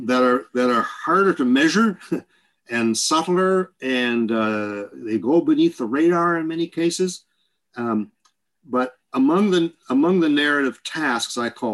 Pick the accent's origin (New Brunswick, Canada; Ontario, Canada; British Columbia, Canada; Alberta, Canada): New Brunswick, Canada; Harvey Station; I was born at a very young age and I grew up in Harvey Station and blah, blah, blah.